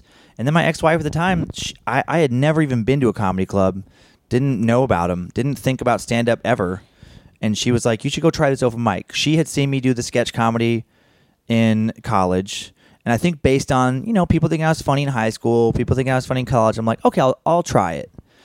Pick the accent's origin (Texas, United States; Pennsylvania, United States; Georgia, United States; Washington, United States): Washington, United States; Spokane; It was like 3 hours away from where I grew up in Spokane, Washington, across the border there.